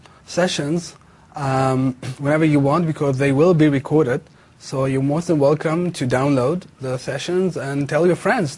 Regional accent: Tel Aviv, Tel Aviv District, Israel; Tel Aviv in Israel, and I'm a senior consultant about cloud computing

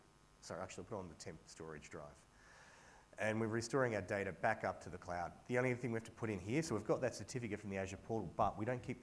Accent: Australia; I actually, as an Australian, when we play in the rugby or something, or maybe a game we could win

